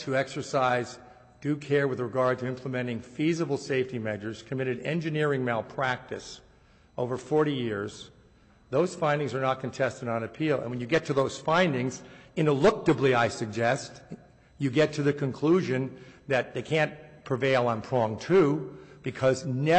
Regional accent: Los Angeles, California, United States; I'm from Los Angeles, Your Honor, and I don't know which it is.

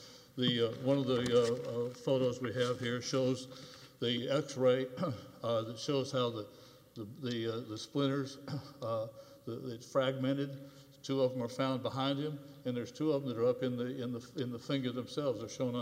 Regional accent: Fort Worth, Texas, United States; from Fort Worth and representing the plaintiffs.

